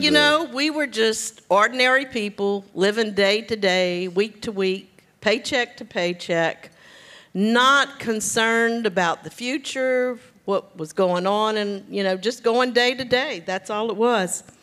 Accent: Gonzales, Louisiana, United States; We were two Cajun kids growing up in Gonzales, Louisiana, which is right outside of Baton Rouge.

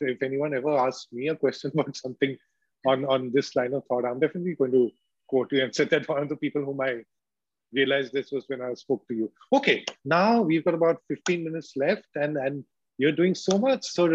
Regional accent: Kolkata, West Bengal, India; or in Bengal, when I was growing up in Calcutta

